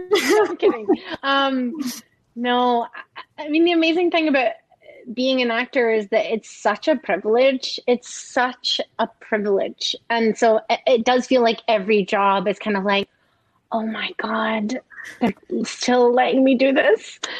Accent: Scotland, United Kingdom; I watched a lot of like classic movies with my mom growing up. I grew up in Scotland and she was really enamored with classic old Hollywood.

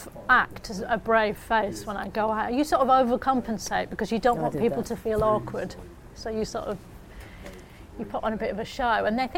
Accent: Bolton, North West England, United Kingdom; Can I be in it? I'm from Bolton, you know.

